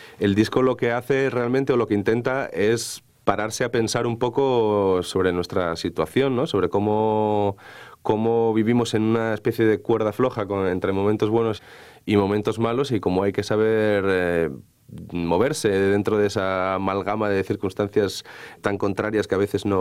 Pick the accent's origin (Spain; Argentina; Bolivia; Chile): Spain; Asturias; la gente de mi tierra siempre está triste, nunca vio salir el sol sin que al final lloviera. Entonces, como dicen, el rollo de Asturias